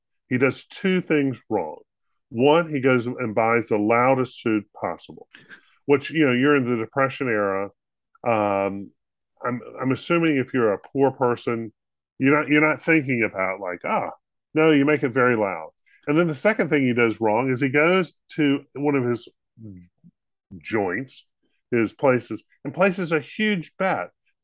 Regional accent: United States; I'm an American, Steve.

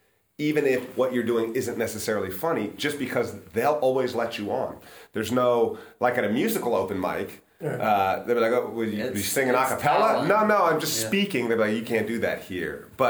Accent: Yellow Springs, Ohio, United States; because I grew up in Yellow Springs, which is a smaller community than Jackson

